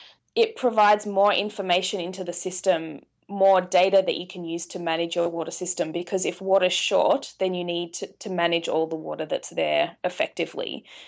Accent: Victoria, Australia; particularly in my home state, the state of Victoria

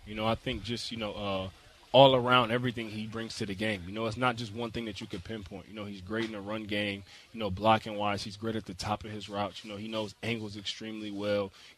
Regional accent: Detroit, Michigan, United States; me growing up in Detroit

